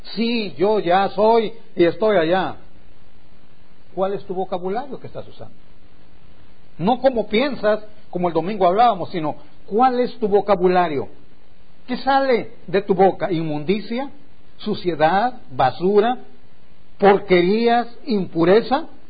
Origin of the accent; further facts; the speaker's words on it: Mexico City, Mexico; Los mexicanos, especialmente los que venimos de la Ciudad de México